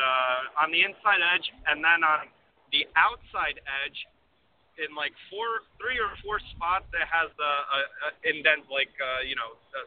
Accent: New Jersey, United States; now in Mississippi, United States; From Mississippi, or I'm in Mississippi from New Jersey.

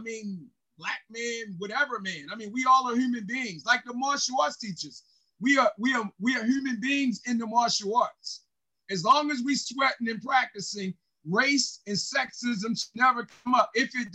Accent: Baltimore, Maryland, United States; Well, I mean, I grew up in the city of Baltimore.

